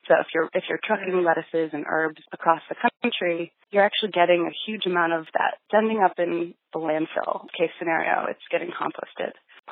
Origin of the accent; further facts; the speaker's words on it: Rhode Island, United States; also born or lived in Boulder; Well, you know, I grew up in Rhode Island and always had a garden.